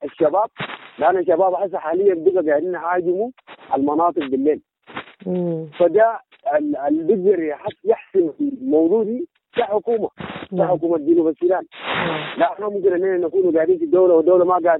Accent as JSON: {"language": "Arabic", "country": "South Sudan", "said": "من المفترض أن نحن كجنوبي نتلمى مع بعض"}